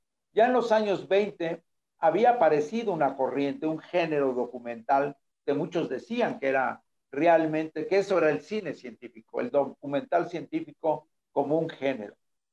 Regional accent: Mexico; no es el caso de Teresa y mío, que somos mexicanos

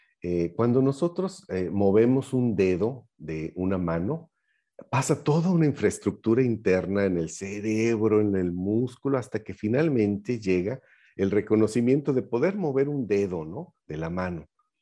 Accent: Veracruz, Mexico; Les recuerdo que soy veracruzano

